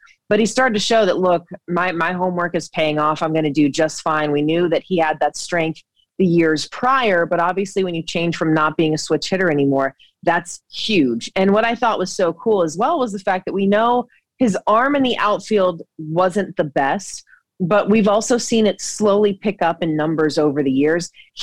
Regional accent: Georgia, United States; I grew up in Georgia and we had our dad loved animals, everything.

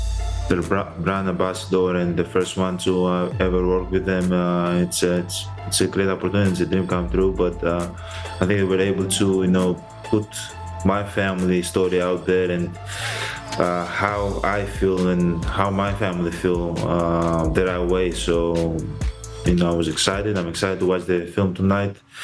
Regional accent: Greece; Both. I'm Greek and I'm Greek and Nigerian, Greco-Nigeriano. But yeah, it's you know, being in Greece, you're not Greek enough.

